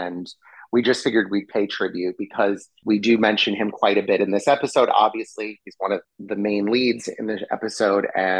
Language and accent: English; New York, United States; I'm from New York.